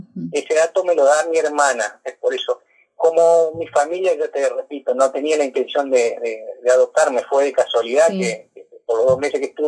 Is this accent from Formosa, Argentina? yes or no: yes; Estanislao del Campo, Formosa, Argentina; born there; now in Santa Fe, Argentina; Yo nací en Estanislao de Campo, ahí provincia de Formosa, el 31 de mayo de 1978.